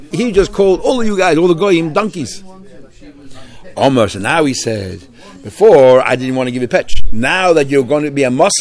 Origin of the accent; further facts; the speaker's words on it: New York, United States; I remember when I grew up in New York, I went to the Lubav Yeshiva in Bedford and Dean, and it was Bedford Stuyvesant